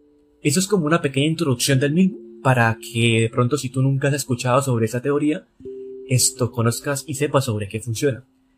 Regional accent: Colombia; Por si no sabían, yo soy colombiano. Y aquí en Colombia realmente no son tantas las personas que me escuchan.

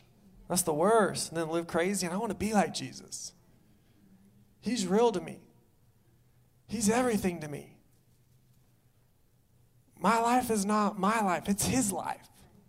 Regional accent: Branson, Missouri, United States; now in California, United States; I was in Branson, my hometown. I'm there, and we have one Starbucks. Not like here in California, we have like seven.

